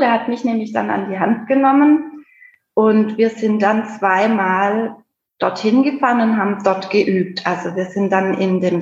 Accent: Heilbronn, Baden-Württemberg, Germany; Also, ich komme aus dem schönen Heilbronn

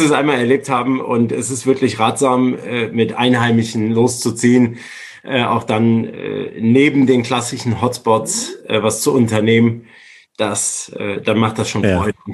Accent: Cologne, North Rhine-Westphalia, Germany; Ich bin 40 Jahre alt, komme aus Köln, bin auch in Köln geboren und aufgewachsen und lebe dort.

